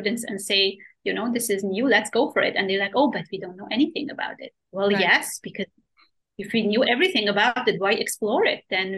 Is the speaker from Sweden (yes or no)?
yes; Sweden; also born or lived in Iran; I grew up in Sweden. So I was, my family moved to Sweden from Iran. I'm Iranian. So I moved during the war to different countries. And eventually we ended up in Sweden. And I'm Iranian with Kurdish minority.